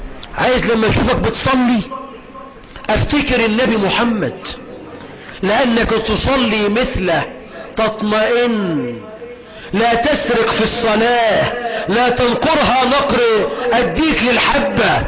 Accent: Egypt; اللهم اجعل بلدنا مصر أمنا أمانا، رخاء سخاء

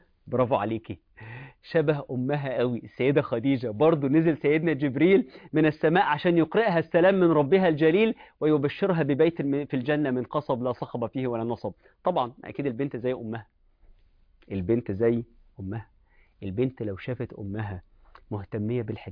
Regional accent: Egypt; والسيدة زينب اللي مدفونة عندنا في مصر هنا يا جماعة

